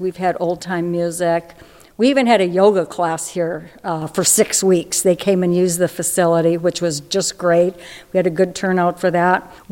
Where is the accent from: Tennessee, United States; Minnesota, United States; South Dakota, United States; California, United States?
Minnesota, United States; East Grand Forks; now in Warren, United States; I'm not born and raised in this area. I mean, here in Warren, I come from East Grand Forks